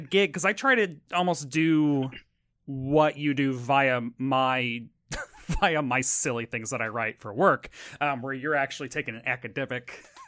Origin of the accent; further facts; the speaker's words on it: Tennessee, United States; I'm from Tennessee.